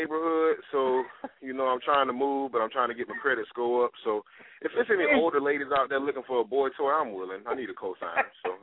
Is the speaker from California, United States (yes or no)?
no; Fort Lauderdale, Florida, United States; I'm from Fort Lauderdale, and we smoke weed where I'm from.